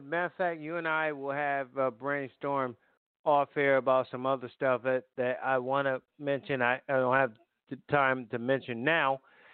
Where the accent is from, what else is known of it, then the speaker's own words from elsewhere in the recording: Connecticut, United States; she's from Connecticut, my home state, New Haven, Connecticut.